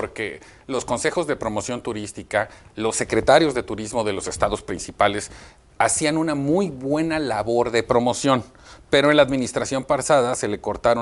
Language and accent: Spanish; Quintana Roo, Mexico; te puedo hablar de Quintana Roo, que es de donde soy